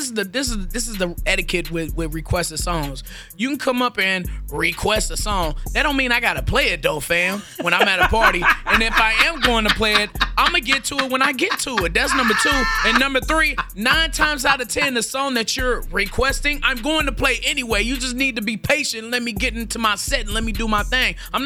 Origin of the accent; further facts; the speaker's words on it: Missouri, United States; I'm from Missouri. Let's get that straight, too.